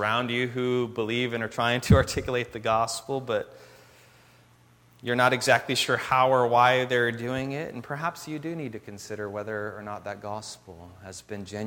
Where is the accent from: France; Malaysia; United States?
United States; Tracy, California; I grew up in Tracy, and as a fourth-generation Californian, grew up in Tracy over the Altamont Pass, about 200 miles north of here, a prison town, like this one.